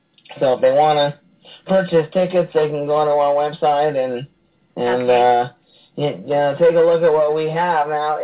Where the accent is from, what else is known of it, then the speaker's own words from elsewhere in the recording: San Diego, California, United States; I'm born and raised in San Diego